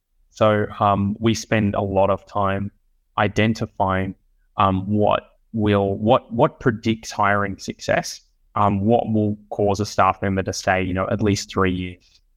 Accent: Australia; So it's kind of hard being an Australian to identify what are Australians good at and what are we bad

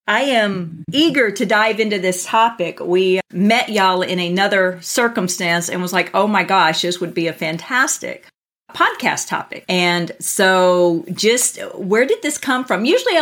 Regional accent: Mississippi, United States; No, I was raised in Mississippi, spent most of my life barefoot.

